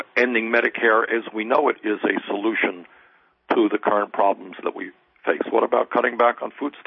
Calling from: San Francisco, California, United States; I'm calling you from the San Francisco area.

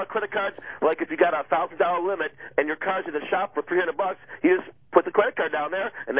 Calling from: Westland, United States; I'm not calling from Baton Rouge. I'm calling from Westland.

